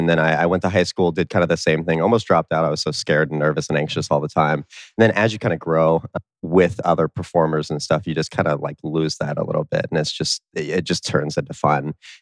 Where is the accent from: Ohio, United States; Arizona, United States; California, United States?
Ohio, United States; Westerville; also born or lived in New York; Yep. I grew up in the Westerville, Columbus area. And I've lived here ever since. I lived in New York for a little while doing an internship.